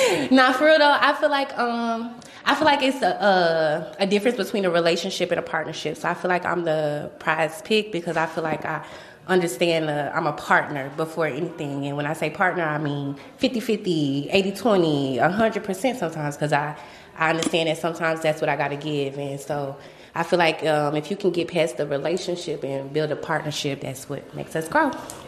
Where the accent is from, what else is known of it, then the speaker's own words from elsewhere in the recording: New York, United States; I'm 29. I'm originally from New York, but obviously I live out here.